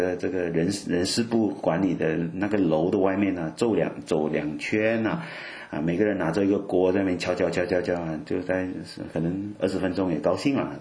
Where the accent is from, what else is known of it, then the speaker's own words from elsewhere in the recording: Malaysia; also born or lived in Canada; now in France; 我是东方人我是从马来西亚来。